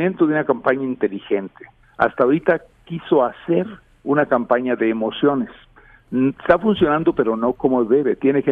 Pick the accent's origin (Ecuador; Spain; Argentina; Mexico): Mexico; Nosotros seguimos en este mundo en el cual somos muy mexicanos, ¿no?